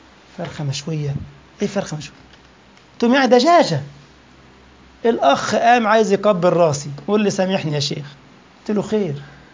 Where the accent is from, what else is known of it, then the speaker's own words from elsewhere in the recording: Egypt; أنا مصري يا ابني وانت جزائري، اللهجات تختلف